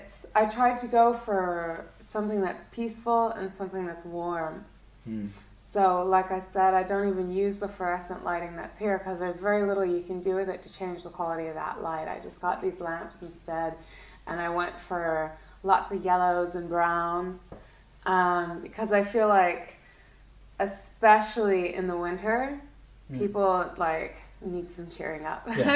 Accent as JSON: {"language": "English", "region": "California", "country": "United States", "tie": "born there", "said": "I was born in California, but my grandmother's Irish, and I've been coming back since I was a teenager."}